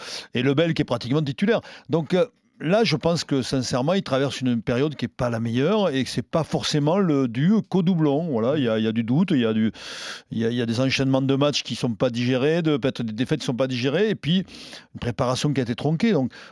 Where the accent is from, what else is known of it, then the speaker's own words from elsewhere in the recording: Toulouse, Occitanie, France; moi, je suis Toulousain dans l'âme